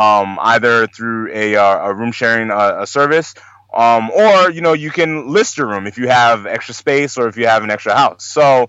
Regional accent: Nigeria; now in Washington, D.C., United States; I'm an entrepreneur. I'm based here in Washington, D.C., but I'm Nigerian.

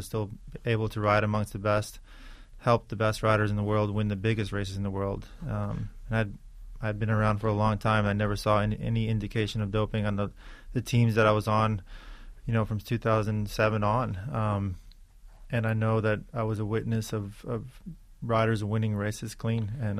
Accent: New York City, New York, United States; Obviously, growing up in Richmond Hill, Queens, there was no mountains.

